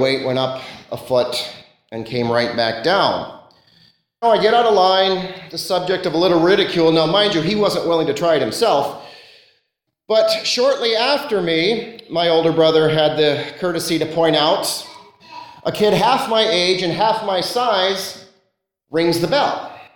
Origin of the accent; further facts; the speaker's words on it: California, United States; When I was growing up in California, there was an amusement park, a Six Flags park, called Magic Mountain.